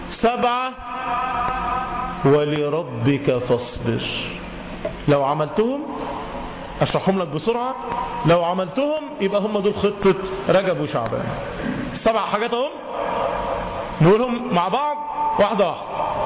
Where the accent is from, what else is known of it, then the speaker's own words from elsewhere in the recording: Cairo, Cairo Governorate, Egypt; ورحت أصلي في مسجد في مدينة نصر عندنا في القاهرة